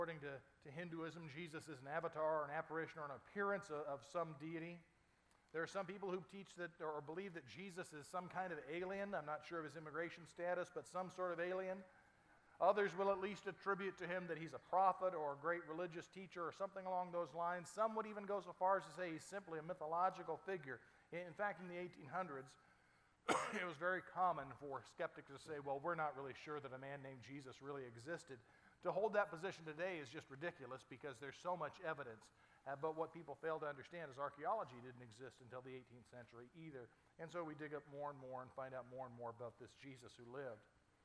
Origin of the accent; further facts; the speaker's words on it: Arizona, United States; Easter lilies don't grow naturally around here, but they do where I grew up in Arizona